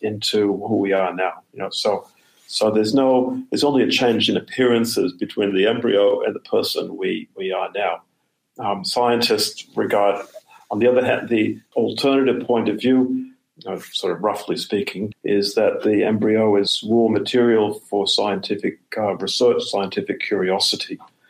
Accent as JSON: {"language": "English", "town": "Boston", "region": "Massachusetts", "country": "United States", "said": "From Boston."}